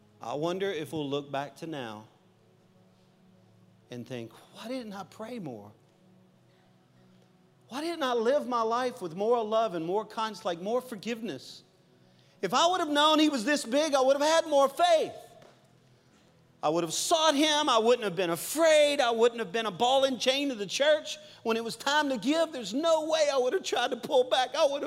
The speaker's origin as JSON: {"language": "English", "region": "Louisiana", "country": "United States", "said": "I don't know how to multiply. I'm a Cajun."}